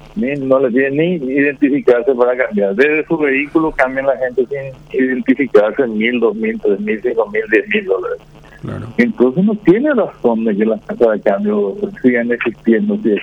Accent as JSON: {"language": "Spanish", "country": "Paraguay", "said": "como somos todos los paraguayos también"}